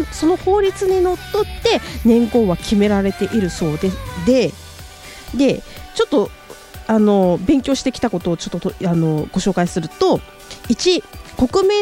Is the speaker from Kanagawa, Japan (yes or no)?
no; Suzuka, Mie, Japan; accent: Mie dialect; now in Tokyo, Japan; よろしくお願いいたします。三重県鈴鹿市出身で、そうです、鈴鹿サーキットの鈴鹿市出身です。東京に来て3年、三重弁のあまりは抜けないんですけども、ただいま東京で役者として頑張っています。